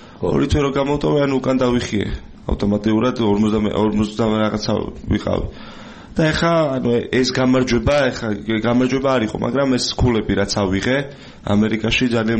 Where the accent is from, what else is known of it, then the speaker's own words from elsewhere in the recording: Tbilisi, Georgia; მე თბილისში დავიბადე, გავიზარდე.